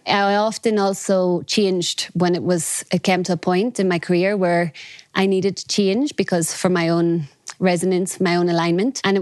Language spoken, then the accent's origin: English; Ireland; because I grew up in Ireland in the remote countryside and without any neighbors, and was always outside in nature.